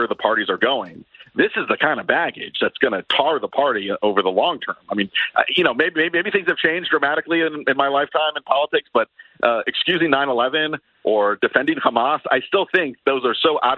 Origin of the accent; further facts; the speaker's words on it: Washington, District of Columbia, United States; in my hometown of D.C., one of the leading mayoral candidates is endorsed by the Democratic Socialists of America.